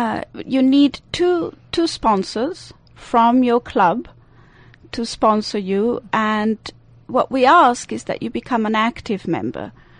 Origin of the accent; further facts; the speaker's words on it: Ticino, Switzerland; English is a second language; I do have an accent. I'm Swiss. I was born in the Italian part of Switzerland, which is the smallest, but we think it's the prettiest because we're south of the Alps